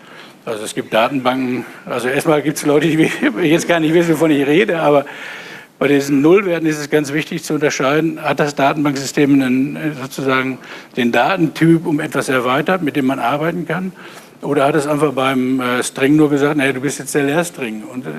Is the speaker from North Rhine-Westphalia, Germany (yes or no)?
yes; Dortmund, North Rhine-Westphalia, Germany; born there; als gebürtiger Dortmunder, der auch in Dortmund Informatik studiert hat